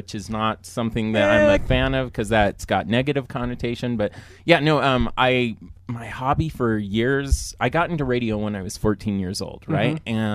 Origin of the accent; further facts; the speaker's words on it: Orem, Utah, United States; I'm from Orem, right?